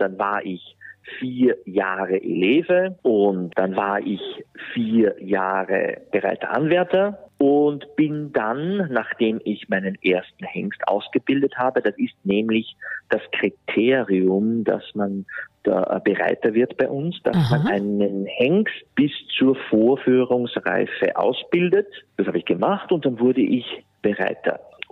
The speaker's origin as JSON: {"language": "German", "town": "Neuhofen an der Ybbs", "region": "Lower Austria", "country": "Austria", "tie": "born or raised there", "said": "Also ich bin in Niederösterreich aufgewachsen, in Neuhofen an der Ips, am Hof meiner Eltern. Wir hatten ein Gestüt zu Hause."}